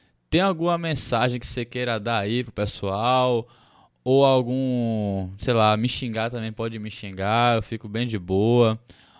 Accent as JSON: {"language": "Portuguese", "town": "Salvador", "region": "Bahia", "country": "Brazil", "said": "você foi pra minha terra? Você foi pro campeonato em Salvador?"}